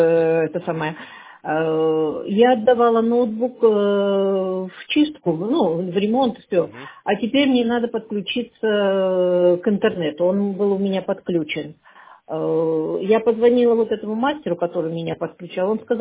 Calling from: Pargolovo, Saint Petersburg, Russia; Я звоню вам из Парголова.

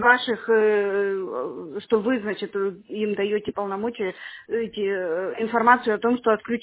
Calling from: Krasnoyarsk Krai, Russia; я из Красноярского края звоню.

